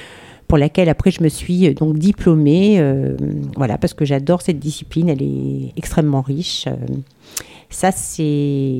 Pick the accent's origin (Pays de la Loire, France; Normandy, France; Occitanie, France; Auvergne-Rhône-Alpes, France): Auvergne-Rhône-Alpes, France; Grenoble; Je viens de Grenoble, j'ai été donc formée dans des écoles grenobloises.